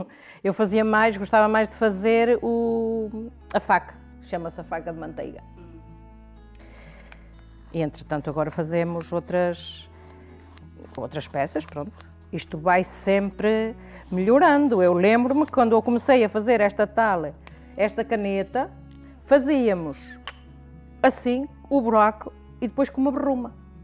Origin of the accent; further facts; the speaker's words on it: Penacova, Coimbra, Portugal; sou de Penacova e trabalho em artesanato em Penacova, cá na minha oficina, desde os 15 anos, tenho 57.